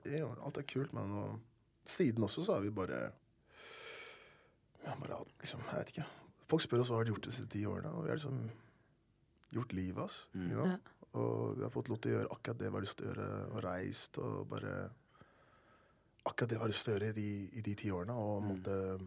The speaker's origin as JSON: {"language": "Norwegian", "region": "Oslo", "country": "Norway", "said": "Bro, vi kommer fra Lambertsjøtter og Holland. Oslo, liksom."}